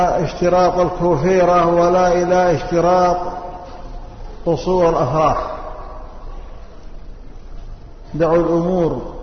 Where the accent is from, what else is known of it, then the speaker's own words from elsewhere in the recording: Yemen; أنا دائما أنصح طلاب العلم عندنا في اليمن